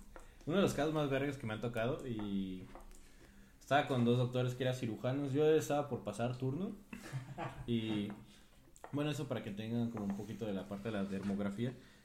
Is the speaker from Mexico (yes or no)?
yes; Guanajuato, Mexico; estoy mamado, estoy güero, güey, soy de Guanajuato.